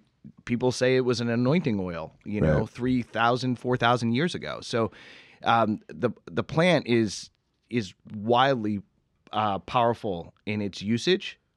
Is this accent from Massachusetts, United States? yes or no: yes; Massachusetts, United States; I mean, growing up in Massachusetts and what happened in Cape Cod